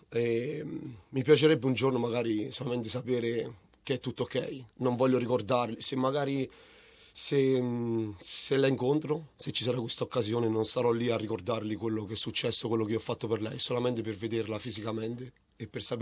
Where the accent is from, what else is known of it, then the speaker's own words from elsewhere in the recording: Raiano, Abruzzo, Italy; In Abruzzo, in provincia dell'Aquila, al centro del mondo.